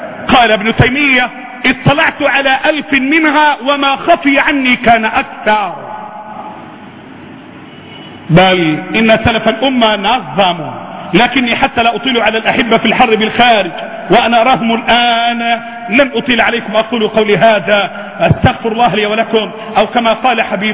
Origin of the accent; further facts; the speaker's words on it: Egypt; لأن الحمام عندنا كمصريين